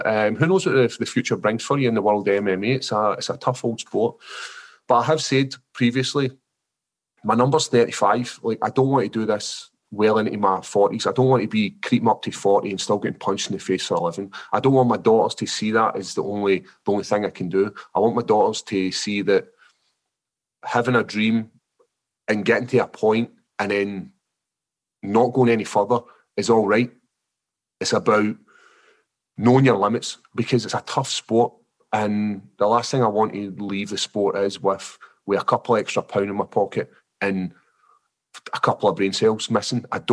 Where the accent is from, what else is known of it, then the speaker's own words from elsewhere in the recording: Scotland, United Kingdom; accent: Scottish; the only issue I've got is my actual Scottish accent's so thick.